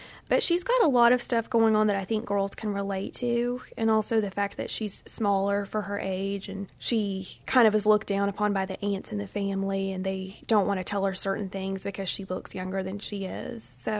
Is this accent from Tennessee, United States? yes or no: yes; Memphis, Tennessee, United States; I am from Memphis. I've lived here my whole entire life, so native Memphian.